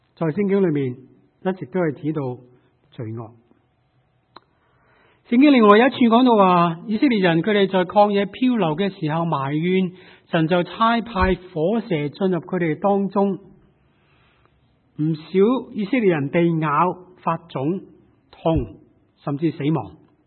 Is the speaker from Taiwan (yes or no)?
no; China; 今天我们中国人的新年是十二生肖当中的蛇年。